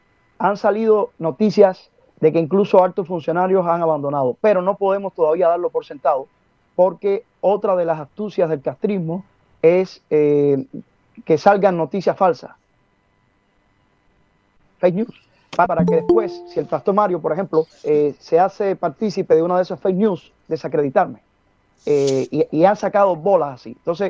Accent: Cuba; now in United States; Y yo como cubano residente en los Estados Unidos, refugiado en este país

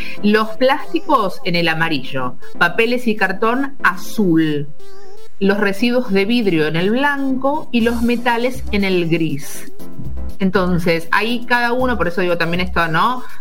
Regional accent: Argentina; Uno lo piensa como argentino rioplatense

